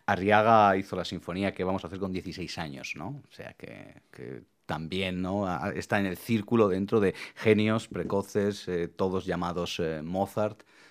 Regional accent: Petrel, Valencian Community, Spain; now in Alicante, Spain; yo soy de Petrel, aunque llevo ya 3 años viviendo en Alicante

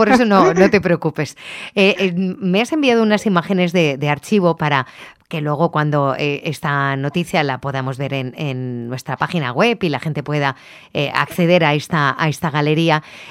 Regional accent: Petrer, Valencian Community, Spain; Yo soy de Petrer, se parece mucho a una fiesta que tenemos allí, que es la danza del Escaraces

